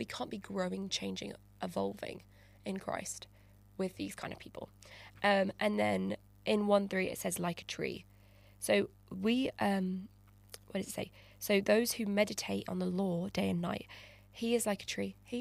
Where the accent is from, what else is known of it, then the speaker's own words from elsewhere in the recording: London, United Kingdom; I am a small town girl, I am from London